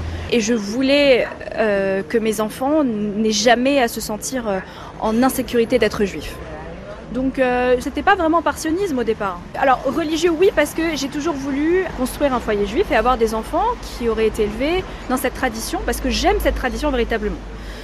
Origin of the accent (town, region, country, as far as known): Paris, Île-de-France, France; born or raised there